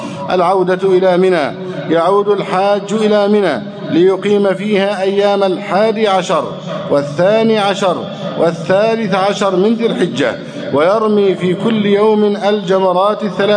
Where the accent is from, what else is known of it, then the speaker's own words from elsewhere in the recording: Egypt; اللهم احفظ بلدنا مصر أمنا أمانا